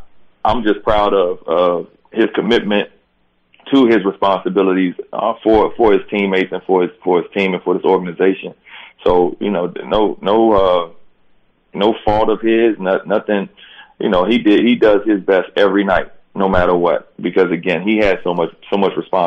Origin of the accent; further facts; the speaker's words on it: Takoma Park, Maryland, United States; Oh, all over the place. Tacoma Park rec. A lot of times we were there at Tacoma Park. Played outside at Candy Cane, which is in Northwest. Played at Sligo Creek, which is in... kind of Silver Spring, Maryland